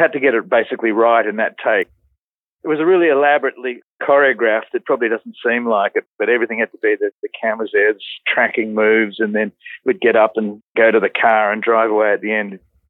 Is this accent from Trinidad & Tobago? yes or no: no; Bronte, New South Wales, Australia; also born or lived in Dublin, Ireland; now in Melbourne, Australia; Yeah, I mean, I was born in Dublin, but from age five, I grew up in Bronte and Bronte Public School and Willara and Sydney High.